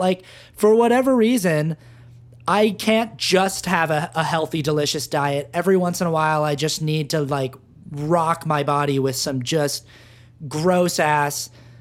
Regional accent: Utah, United States; growing up in Utah, it's like, there are lots of good restaurants to go

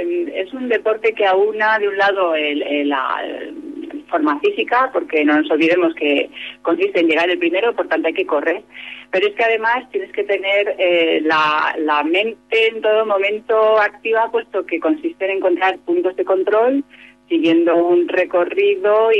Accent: Cuenca, Castilla-La Mancha, Spain; nosotros que somos de Cuenca y conocemos un poco la zona de Majadas

